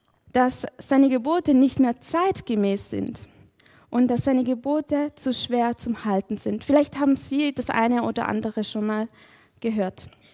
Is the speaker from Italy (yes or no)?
yes; Sicily, Italy; German is a second language; Wie ihr gemerkt habt, ich komme aus Sizilien, deswegen so viele Beispiele.